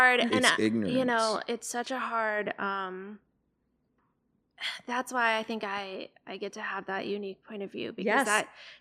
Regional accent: Michigan, United States; up in Michigan, but.

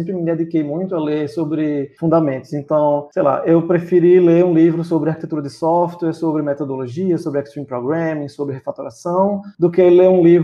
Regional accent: Recife, Pernambuco, Brazil; eu sou daqui de Recife, nascido e criado aqui, estudei na Federal de Pernambuco aqui, no Centro de Informática.

